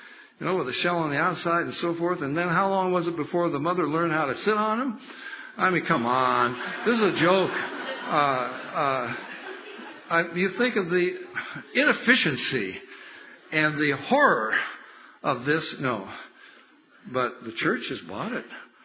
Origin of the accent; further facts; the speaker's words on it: Oregon, United States; I come from Oregon. They got that sacred owl up there.